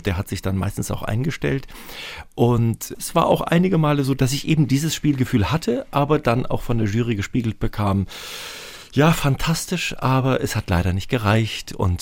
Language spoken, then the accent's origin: German; Namibia; dass ich aufgrund meiner Kindheit in Namibia ein absoluter Spätzünder war